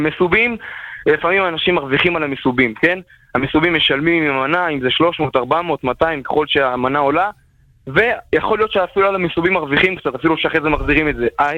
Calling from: Jerusalem, Jerusalem District, Israel; מירושלים.

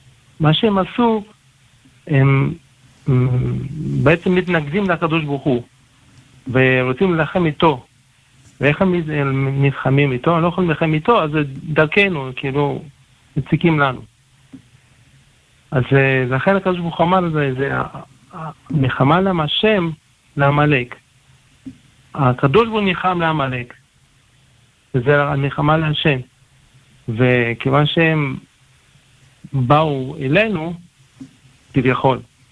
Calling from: Jerusalem, Jerusalem District, Israel

